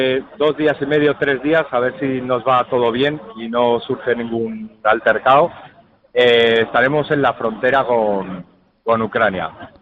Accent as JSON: {"language": "Spanish", "region": "La Rioja", "country": "Spain", "said": "por ejemplo yo soy riojano y desde La Rioja también ha llegado su granito de arena"}